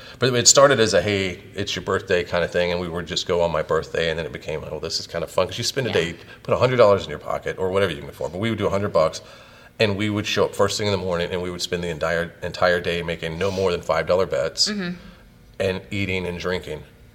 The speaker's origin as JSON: {"language": "English", "region": "the South", "country": "United States", "said": "because I'm from the South, and we all know about the South and the trailer parks"}